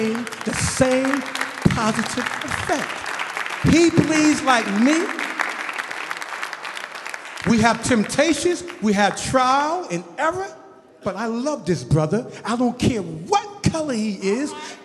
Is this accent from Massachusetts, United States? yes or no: yes; Roxbury, Massachusetts, United States; When I was growing up in Roxbury, Massachusetts, all we did was pro-black.